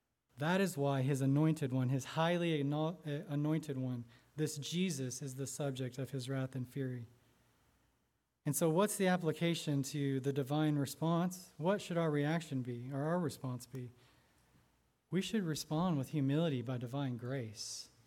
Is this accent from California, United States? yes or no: yes; California, United States; I came from Southern California, and we woke up sometimes in the middle of the night, the whole house is shaking, breaking apart, stuff's falling everywhere.